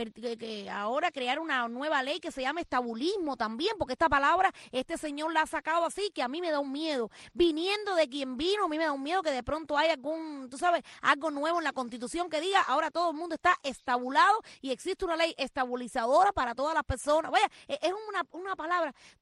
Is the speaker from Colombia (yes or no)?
no; Cuba; somos cubanos estabulados